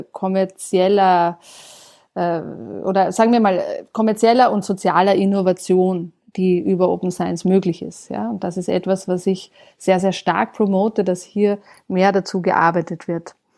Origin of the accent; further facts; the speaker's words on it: Austria; In meinem Heimatland Österreich zum Beispiel passiert das noch viel zu wenig.